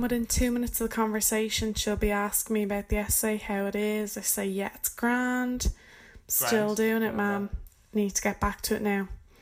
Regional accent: Dublin, Leinster, Ireland; moved away as an adult; now in London, United Kingdom; I'm from Dublin. I now live in Southeast London.

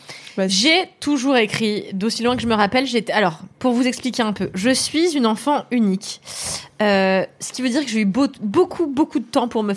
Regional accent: Levallois-Perret, Île-de-France, France; j'ai grandi à Levallois, dans une école de blancs, avec des blancs riches, que moi, j'étais pas blanche, que j'étais pas blanche, mais à la fois, j'étais pas d'origine nord-africaine

